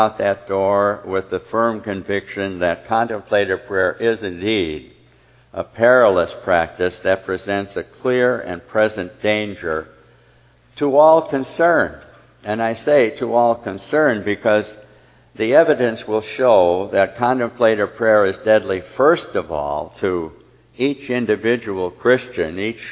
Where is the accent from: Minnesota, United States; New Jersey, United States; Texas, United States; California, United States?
California, United States; I'm from California, but it was out here in Maryland.